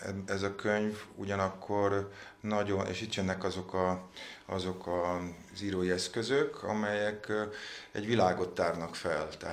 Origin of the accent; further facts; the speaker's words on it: Budapest, Hungary; ahol én is nőttem, nevelkedtem, tehát ez a Móricz Zsigmond körtelés környéke